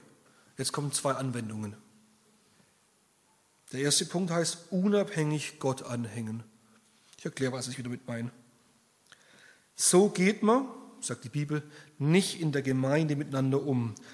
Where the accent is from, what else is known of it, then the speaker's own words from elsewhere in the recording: Baden-Württemberg, Germany; accent: Swabian; und manche haben das aus meinem starken SCH schon gehört, ich komme halt aus dem Schwabenland